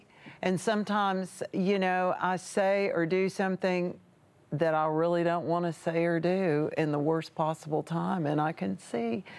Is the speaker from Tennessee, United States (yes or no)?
yes; Tennessee, United States; And also, you know, I'm from the South. I'm from Tennessee, and in Southern culture.